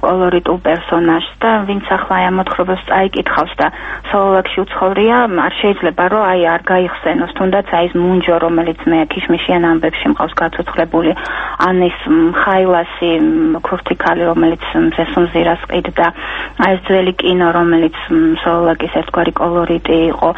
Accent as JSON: {"language": "Georgian", "town": "Sololaki", "region": "Tbilisi", "country": "Georgia", "tie": "born or raised there", "said": "მე სოლოქში დავიბადე, გავიზარდე და აი ყოველთვის მიყვარდა აი ხეტიალე ამ ქუჩებში"}